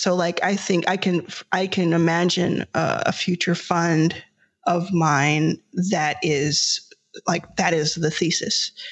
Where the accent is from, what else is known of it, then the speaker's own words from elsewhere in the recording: Dallas, Texas, United States; and then, you know, I was raised in Dallas, Texas.